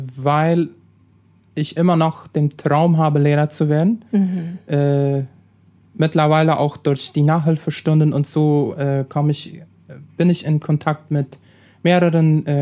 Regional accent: Neuland, Boquerón, Paraguay; Ich komme aus der Kolonie Neuland, bin 31 Jahre alt.

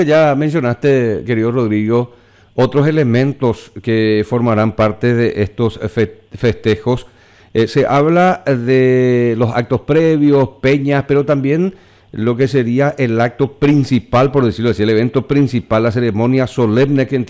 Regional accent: Paraguay; para nosotros, como paraguayos, no solamente aquí en el Chaco

